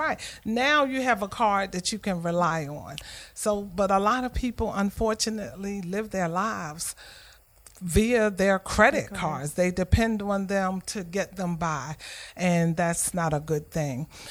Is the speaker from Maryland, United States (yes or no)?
yes; Baltimore, Maryland, United States; I remember going to college my freshman year, coming to Atlanta. I'm from Baltimore, by the way.